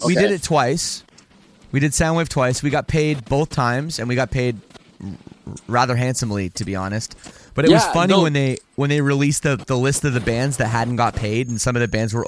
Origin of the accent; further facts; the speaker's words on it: Toronto, Ontario, Canada; I'm from Toronto.